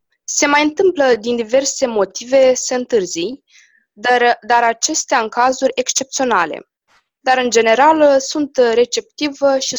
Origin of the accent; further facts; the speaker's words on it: Moldova; now in Iași, Romania; sunt din Basarabia, dar învăț în Iași, la Colegiul Tehnic Ioan Cea Ștefănescu. Am 17 ani și sunt o fire visătoare, simplă și credincioasă.